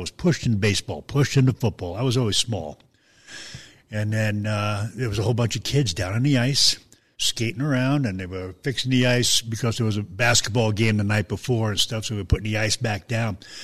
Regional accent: Long Island, New York, United States; I grew up in Long Island, New York.

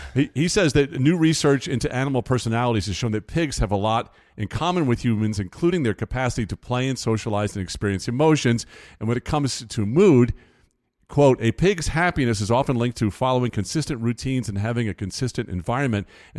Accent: Long Island, New York, United States; born there; when I was a kid, I was born on Long Island. I'm the only Yankee in my family, and my parents both grew up in rural North Carolina on farms, working farms.

